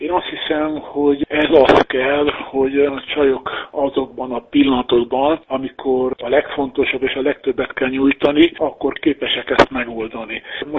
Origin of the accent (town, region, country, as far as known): Hungary